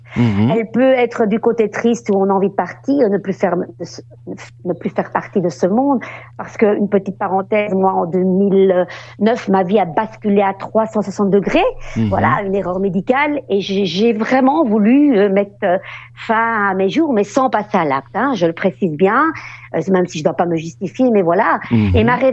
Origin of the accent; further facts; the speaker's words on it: Brussels, Brussels-Capital Region, Belgium; born there; moi, je suis née ici. Je suis très fière d'habiter Bruxelles et cette belle ville, voilà.